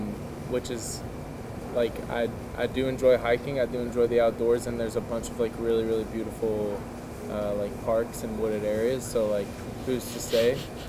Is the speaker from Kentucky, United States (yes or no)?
yes; Kentucky, United States; since I moved here from Kentucky, I've started to, like, become more Kentucky.